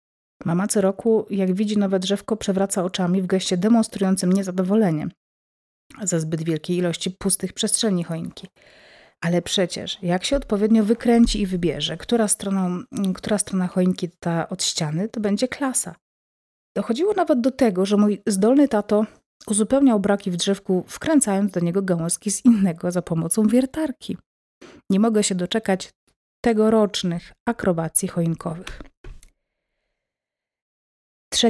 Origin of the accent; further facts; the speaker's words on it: Lublin Voivodeship, Poland; pochodzę z Lubelszczyzny.